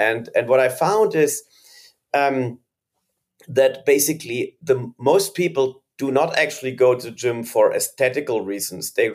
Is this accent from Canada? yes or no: no; Germany; moved away as an adult; now in United States; So I was born and raised in Germany. I played a lot of soccer, but I never saw the gym from inside. Then I moved to the United States for my studies.